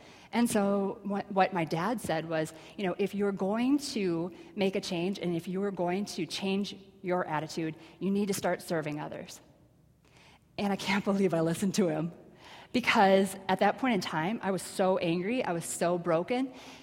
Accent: Elbow Lake, Minnesota, United States; I grew up in Elbow Lake, Minnesota

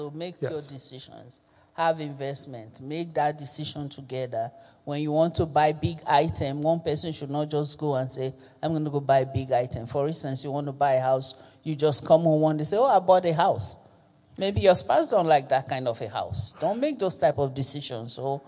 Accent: Nigeria; I'm also Nigerian

